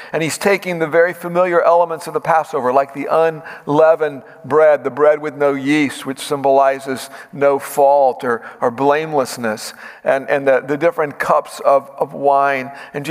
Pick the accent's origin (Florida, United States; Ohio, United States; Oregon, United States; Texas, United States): Texas, United States; Corpus Christi; Often when I'm in my hometown of Corpus Christi, I chauffeur my parents around. My mom doesn't drive. My dad's 86, and so he's very content to let me drive.